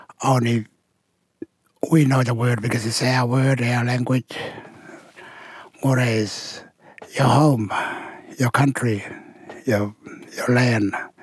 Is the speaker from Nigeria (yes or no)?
no; Tjuntjuntjara, Western Australia, Australia; I'm from Tuntundera, Western Australia, remote community.